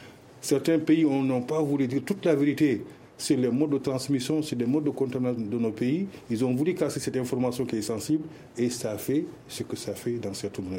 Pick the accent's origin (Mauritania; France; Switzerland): Mauritania; Kaédi, Gorgol; Je me souviens une fois quand je suis parti chez moi à Kaïdi, au sud de la Mauritanie.